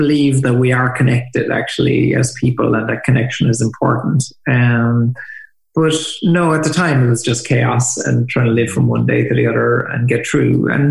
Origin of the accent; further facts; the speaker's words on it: Ireland; As Irish people.